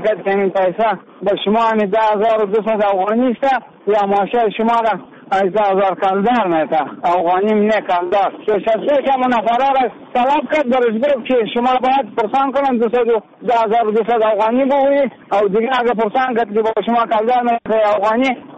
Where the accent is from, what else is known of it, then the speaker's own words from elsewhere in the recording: Afghanistan; یا افغان هستیم از افغانستان هستیم